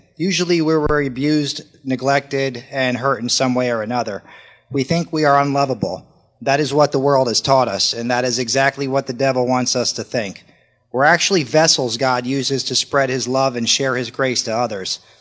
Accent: Alachua, Florida, United States; born there; I was born on June 23rd, 1981 in Gainesville, Florida. It's a little town called Alachua.

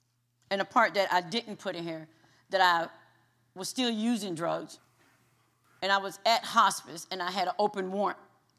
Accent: Fort Lauderdale, Florida, United States; born there; Just as Pastor Sam said … I was born in Fort Lauderdale. I was raised by my grandparents.

